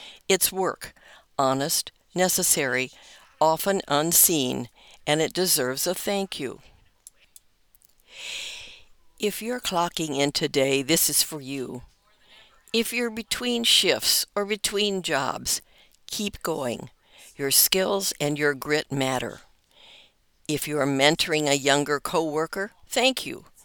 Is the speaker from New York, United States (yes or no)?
no; Brookings, South Dakota, United States; I grew up in Brookings, South Dakota, watching my mom, Lily, put in a 40-year career at 3M.